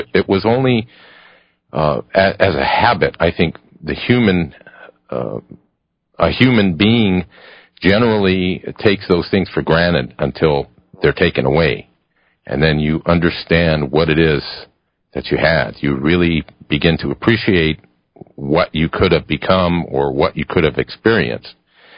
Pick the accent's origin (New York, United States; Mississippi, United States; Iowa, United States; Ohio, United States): Ohio, United States; And Edison was from my home state of Ohio.